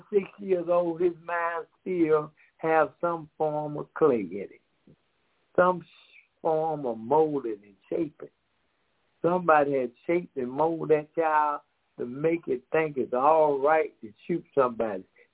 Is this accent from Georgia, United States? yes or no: yes; Decatur, Georgia, United States; We are from Decatur, Georgia.